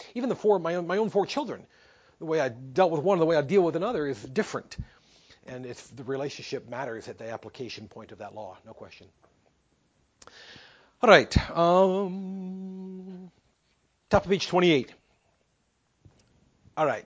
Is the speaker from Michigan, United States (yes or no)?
yes; Detroit, Michigan, United States; I came here from Detroit, and you know, Detroit, the automotive industry there would always roll out prototypes for its cars.